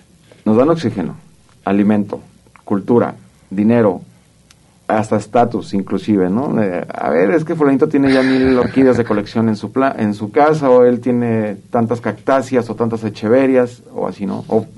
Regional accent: San Antonio Juanacaxtle, Jalisco, Mexico; nosotros crecimos en otra época sin tanta tecnología, yo crecí en un rancho en San Antonio Juanacaxtle, municipio de Juanacatlán, aquí cerca de Guadalajara

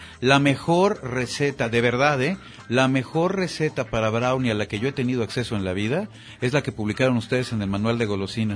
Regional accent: Mexico City, Mexico; Es que sabes, yo lo pienso como chilango, como cotorreo.

